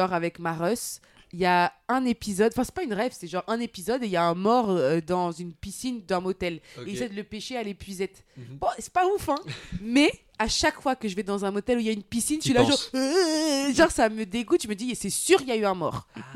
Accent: France; on est français, on est français.

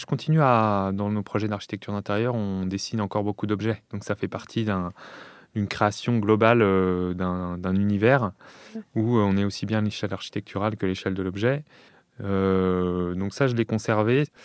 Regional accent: Lyon, Auvergne-Rhône-Alpes, France; J'ai grandi à Lyon, moi.

